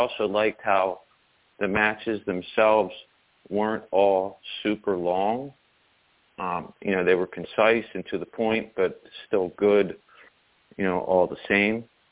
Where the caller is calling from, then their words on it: Wilmington, Delaware, United States; I'm from Wilmington, Delaware.